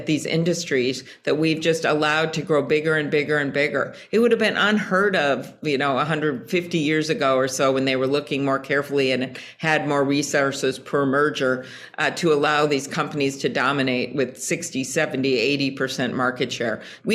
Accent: Midwest, United States; I'm from the Midwest. This is where a lot of the fomenting of taking on big interests

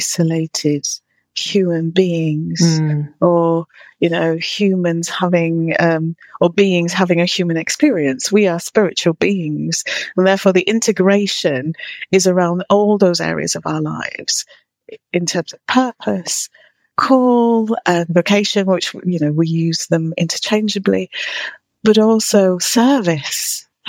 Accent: Leeds, Yorkshire and the Humber, United Kingdom; I come from Leeds. I'm a Yorkshire lass, and inner city Leeds as well.

